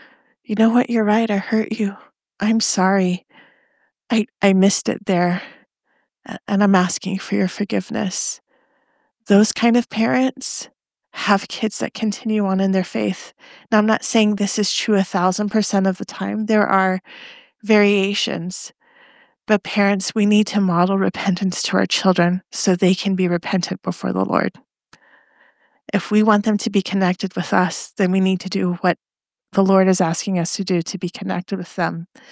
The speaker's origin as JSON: {"language": "English", "town": "Phoenix", "region": "Arizona", "country": "United States", "said": "I'm from Phoenix. We have about 100,000 Jewish people in Phoenix."}